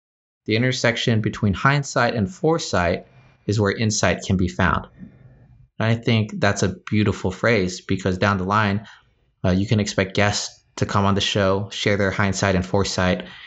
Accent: California, United States; One of the perks growing up in Southern California, hands down, is the diversity and the melting pot of it all.

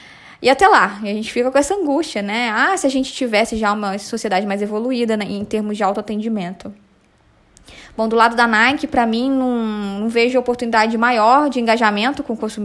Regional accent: Juiz de Fora, Minas Gerais, Brazil; moved away as an adult; now in São Paulo, Brazil; Eu estou confinada desde sexta-feira na casa dos meus pais, em Juiz de Fora, onde eu nasci e cresci, já faz 9 anos que eu moro em São Paulo.

